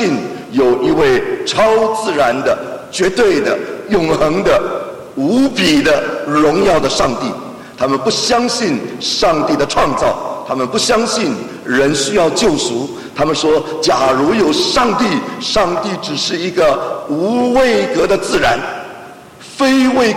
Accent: Beijing, China; born there; moved away; 1988年，我第一次回到中国，我生在北京，回到北京

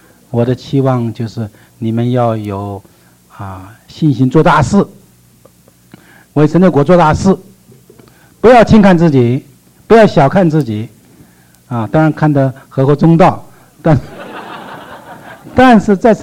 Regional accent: China; 他没到中国，我们从中国来，我们可以回到中国

